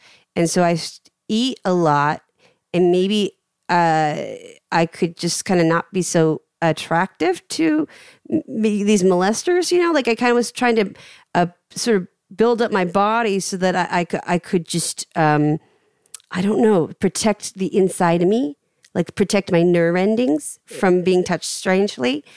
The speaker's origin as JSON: {"language": "English", "country": "United States", "tie": "born there", "said": "Yeah, my parents were born in Korea. And I was born in America, but then I got shipped back and forth a bunch."}